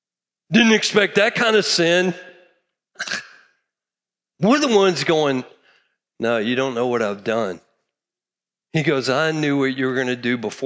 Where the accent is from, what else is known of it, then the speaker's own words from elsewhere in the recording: Texas, United States; I'm from Texas, grew up a cattle guy, loved Black Angus, had pulled Herefords.